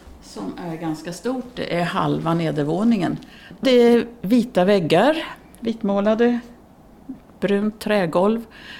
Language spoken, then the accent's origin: Swedish; Hedemora, Dalarna County, Sweden; moved away as an adult; jag kommer ju från Dalarna. Så att det påminner mig om mitt ursprung, dalahästarna. Jag växte upp i Hedemora. Eller mina föräldrar var lantbrukare utanför Hedemora, men nej. Jag har bott Hedemora tills jag var runt 20.